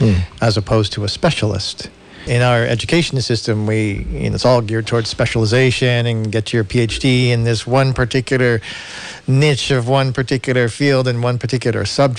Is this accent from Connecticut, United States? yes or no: yes; Darien, Connecticut, United States; I was raised in Darien, Connecticut.